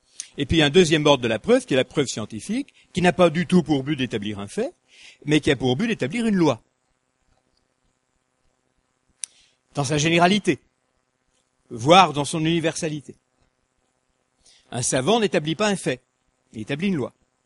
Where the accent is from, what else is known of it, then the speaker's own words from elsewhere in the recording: Lyon, Auvergne-Rhône-Alpes, France; Chacun remarque que je suis lyonnais, ce que je n'ai jamais caché.